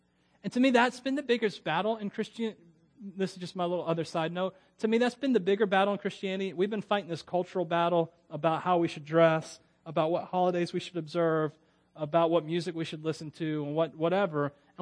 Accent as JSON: {"language": "English", "town": "Miami", "region": "Florida", "country": "United States", "tie": "born or raised there", "also_born_or_lived": "Wauchula", "said": "My mom, we lived, I was born in Miami. My dad moved us to Wachula until I was about one."}